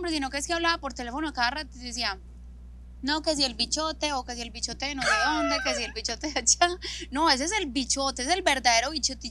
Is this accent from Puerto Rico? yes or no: no; Colombia; como a mí me gusta, o como buena colombiana, a mí me gusta atender a mi hombre.